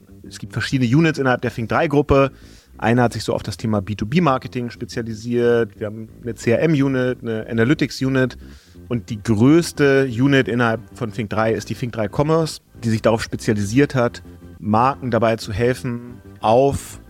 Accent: Hamburg, Germany; ich bin Hamburger, bin 43

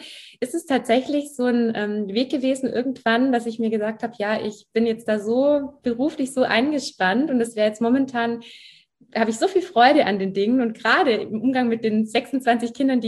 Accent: Baden-Württemberg, Germany; Ja, ich bin aufgewachsen am Bodensee tatsächlich, also in der Nähe von Ravensburg.

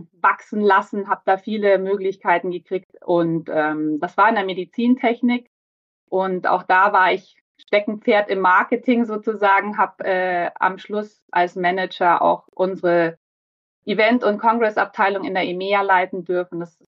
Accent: Munich, Bavaria, Germany; ich bin gebürtige Münchnerin, ein Münchner Kindl und liebe diese Stadt sehr, bin hier aufgewachsen

